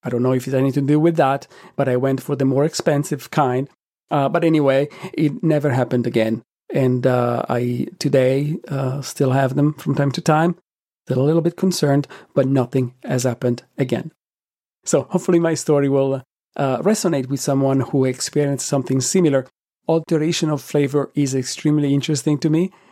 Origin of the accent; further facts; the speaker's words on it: Italy; Though growing up in Italy, I did have pine nuts frequently in pesto, in strudel, and in other preparations, and I never noticed anything strange.